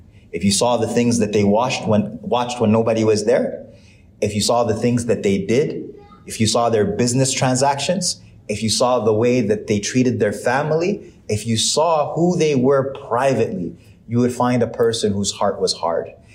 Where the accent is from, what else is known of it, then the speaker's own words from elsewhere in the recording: Sudan; And it came out of Sudan. And Sudan's my hometown. That's why I'm biased.